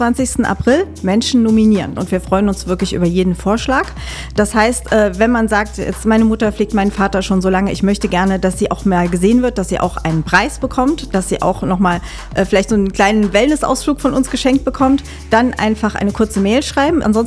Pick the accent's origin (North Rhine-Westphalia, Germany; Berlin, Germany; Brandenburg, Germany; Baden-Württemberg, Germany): Brandenburg, Germany; Potsdam; als Potsdamer hinschauen, wer pflegt in unserer Stadt